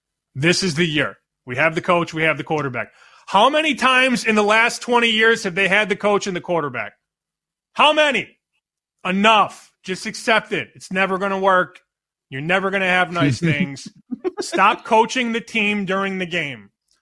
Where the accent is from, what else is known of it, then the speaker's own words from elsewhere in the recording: Chicago, Illinois, United States; I'm from Chicago, as everybody knows